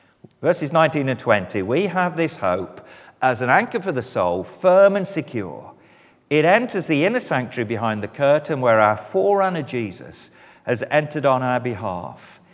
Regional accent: West Midlands, United Kingdom; I come from the West Midlands, about as far as it's possible to get from the sea.

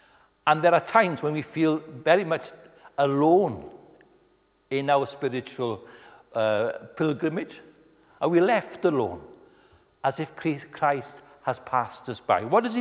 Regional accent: Anglesey, Wales, United Kingdom; As Tim mentioned, I'm from Anglesey, where RAF Valley, they train this time of year, the Red Arrows come, and there are times on Rhosnegir Beach when we can see them training

